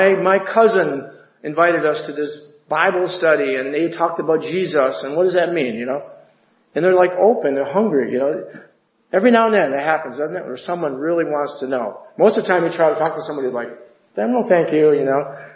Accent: New York, United States; And where are you from? New York. New York? You know, they think New York, you know, New York, New York.

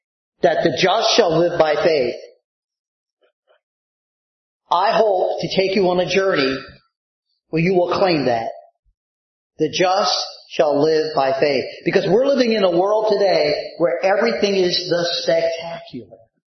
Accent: Riverside, New Jersey, United States; Back one church I candidated at was in my hometown where I was born. The Church of the Open Bible in Riverside, New Jersey. That's where I was born, right down the street.

